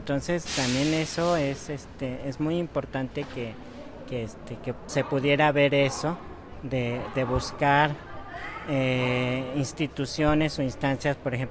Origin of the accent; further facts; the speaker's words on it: Ilamatlán, Veracruz, Mexico; Venimos del municipio de Ilamatlán, de la localidad de Huistipán